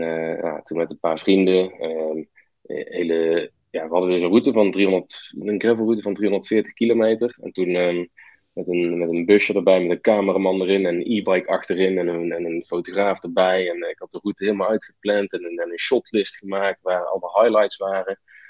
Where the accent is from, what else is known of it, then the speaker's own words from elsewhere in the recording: Netherlands; natuurlijk als Nederlander doe je dat soort dingen.